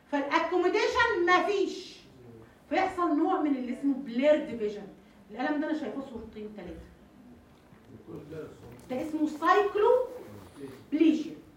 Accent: Egypt; اللي عندنا في مصر السنك ده في حاجه اسمها طبه

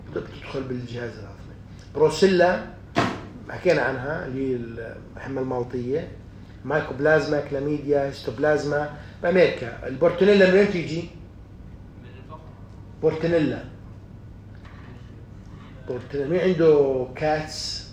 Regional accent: Jordan; طبعا مش عندنا بالأردن

